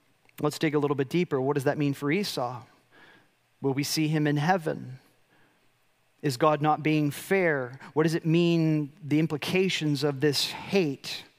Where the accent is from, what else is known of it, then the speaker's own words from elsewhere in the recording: Chicago, Illinois, United States; I grew up in Chicago. And in Chicago, I grew up as a multi-generational Cubs fan.